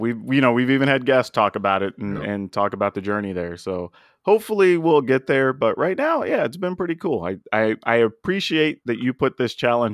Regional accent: Texas, United States; I mean, I'm from Texas, and you know how that goes. You got to eat a lot and watch some football.

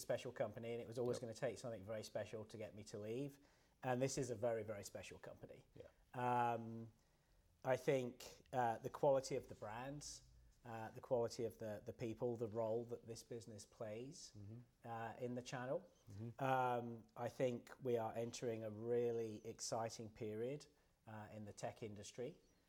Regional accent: England, United Kingdom; moved away as an adult; now in United States; I'm English. but I do live in the States. I came to the States 20 years ago in July.

